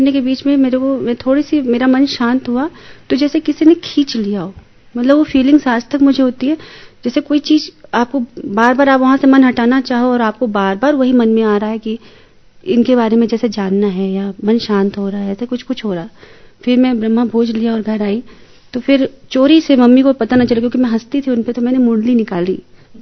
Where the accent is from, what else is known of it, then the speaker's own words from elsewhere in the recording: Allahabad, Uttar Pradesh, India; मैं इलाहाबाद उत्तर प्रदेश से आई हूं